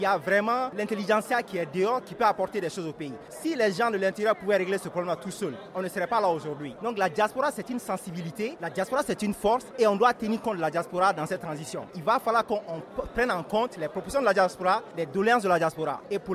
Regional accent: Mali; On est tous des Maliens. On est nés ici

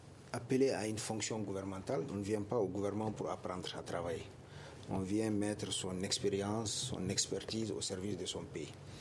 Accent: Mali; Nous sommes des Maliens

